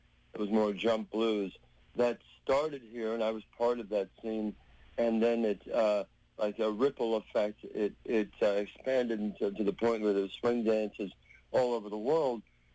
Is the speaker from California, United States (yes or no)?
yes; California, United States; I'm from California, so I'm familiar with that scene as well.